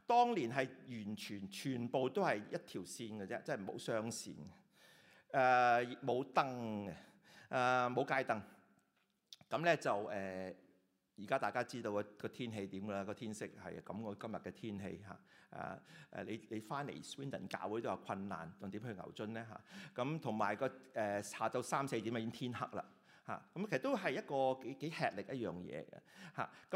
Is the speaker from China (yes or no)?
yes; China; 我哋中國人成日都講話天時地利人和啊嘛，係咪啊？